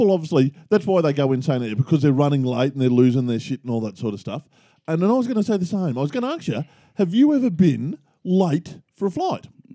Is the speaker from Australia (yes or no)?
yes; Australia; What if I said, because I'm Australian, what if I said all Australians are idiots?